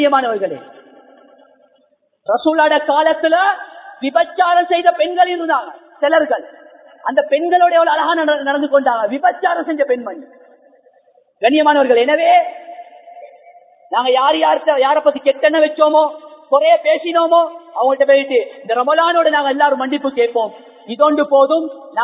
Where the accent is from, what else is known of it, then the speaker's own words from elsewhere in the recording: Colombo, Western Province, Sri Lanka; கொழும்புல, நானும் கொழும்பு தான்